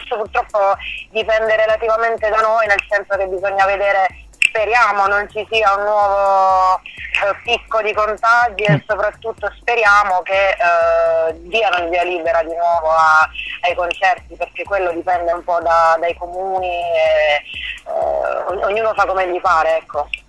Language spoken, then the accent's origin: Italian; Foggia, Apulia, Italy; io vivo tra Roma e Foggia, che è la mia città natale in Puglia